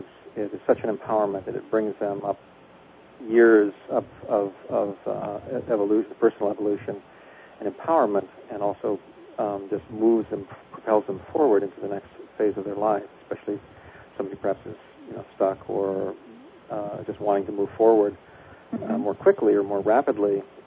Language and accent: English; Portland, Oregon, United States; moved away as an adult; now in Tokyo, Japan; I'm from Portland, Oregon. I was born here and raised and lived most of my life here. And about 1991, I think it was, I was offered a job in Tokyo, Japan.